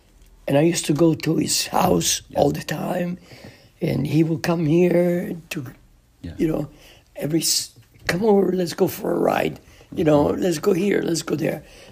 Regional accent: Italy; English is a second language; So they were going, where are you from? Oh, I'm from Italy.

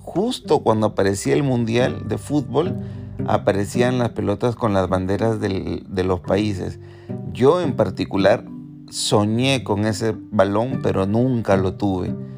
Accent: Peru; los que somos de Perú y me escuchan en el extranjero, los viajes a Lima

